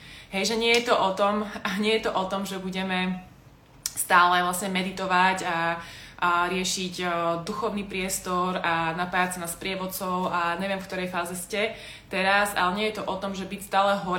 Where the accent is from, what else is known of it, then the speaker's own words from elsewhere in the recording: Prešov, Prešov Region, Slovakia; pochádzam z Prešova